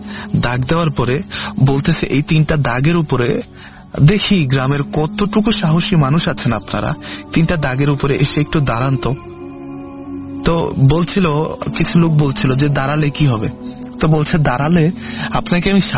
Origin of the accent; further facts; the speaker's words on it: Kathalia, Chittagong Division, Bangladesh; now in Iraq; আমার বাড়ি হচ্ছে কুমিল্লা ক্যান্টনমেন্ট ময়নামতি সংলগ্ন একটি গ্রাম যার নাম কাঠালিয়া। ওই গ্রামের প্রত্যন্ত একটি গ্রাম, ওই গ্রামেরই একটি ছেলে আমি। … বর্তমান ইরাক প্রবাসী।